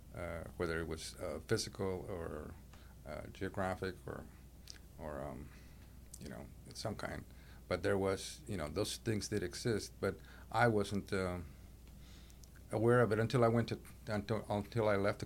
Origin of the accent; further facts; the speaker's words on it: San Diego, Texas, United States; But growing up in San Diego was, to me, it was a very good experience. I mean, it's a small community. I'd say by 99% Mexican American.